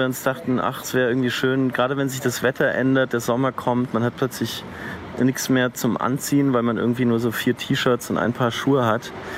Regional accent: Nuremberg, Bavaria, Germany; ich kenne die Stadt jetzt viel besser als meine Heimatstadt Nürnberg.

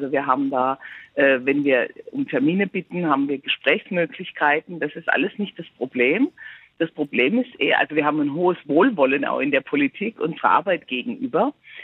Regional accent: Baden-Württemberg, Germany; Da ich bin in Baden-Württemberg groß geworden, wie man hört.

